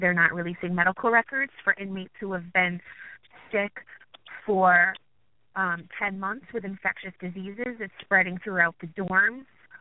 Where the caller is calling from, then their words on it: Hartford, Connecticut, United States; From Hartford, Connecticut.